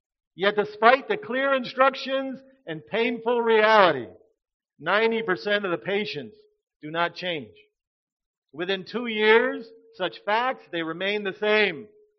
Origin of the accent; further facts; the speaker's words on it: United States; I'm from the United States, so at home we teach our children the culture of the United States at home.